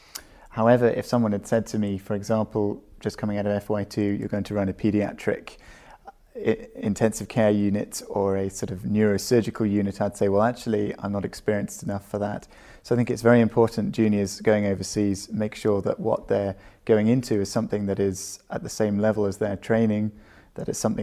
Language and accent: English; Wales, United Kingdom; I'm a doctor from South Wales, currently studying the Diploma of Tropical Medicine and Hygiene in Liverpool